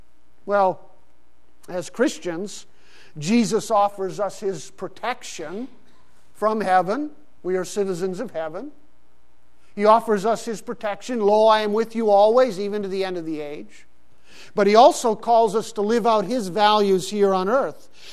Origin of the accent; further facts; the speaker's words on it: Pakistan; Growing up in Pakistan, actually. And growing up in Pakistan, I experienced this concept of citizenship at an early age. Because there we were in a foreign country, but we were citizens of America. We were not citizens of Pakistan.